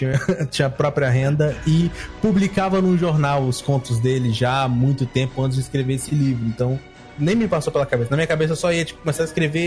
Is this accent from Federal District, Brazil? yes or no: yes; Brasília, Federal District, Brazil; Aqui eu sou de Brasília, então eu moro no Centro-Oeste.